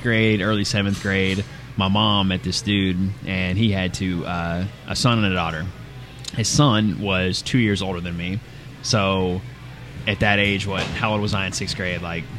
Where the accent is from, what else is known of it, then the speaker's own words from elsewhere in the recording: Bowling Green, Kentucky, United States; I'm from right here in good old BG, man.